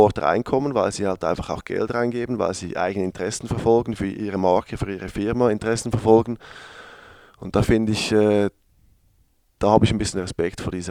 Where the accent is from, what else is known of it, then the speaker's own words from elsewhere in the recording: Switzerland; accent: Swiss German; ich weiß nicht, ob der meinen Schweizer Dialekt so gut versteht